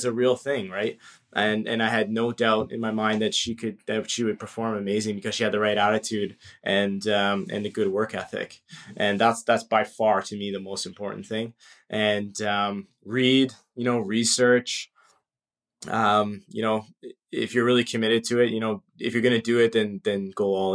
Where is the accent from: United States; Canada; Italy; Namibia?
Canada; Kitchener, Ontario; I came from Kitchener-Waterloo, and my mother's side's German